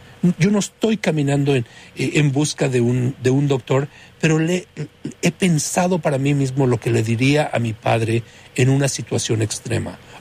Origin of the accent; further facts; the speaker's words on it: Mexico; al que yo rescataría sin ninguna duda del siglo XX en mi país, el tuyo también. México